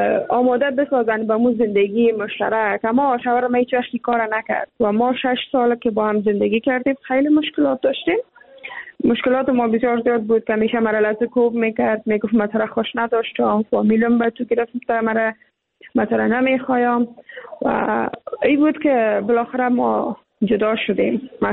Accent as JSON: {"language": "Persian", "country": "Afghanistan", "said": "ما هم افغان هستیم"}